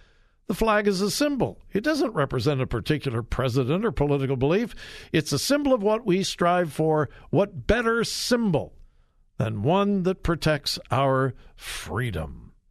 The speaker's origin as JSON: {"language": "English", "region": "California", "country": "United States", "said": "It brings back my confidence in at least parts of my my home state of California."}